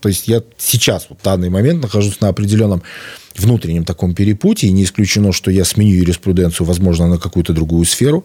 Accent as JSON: {"language": "Russian", "region": "Northern Bulgaria", "country": "Bulgaria", "tie": "born or raised there", "second_language": "Russian", "said": "Это маленькое село на берегу Дуная в Северной Болгарии. У нас вот наше село 500 метров до Дуная и по ту сторону Румынии."}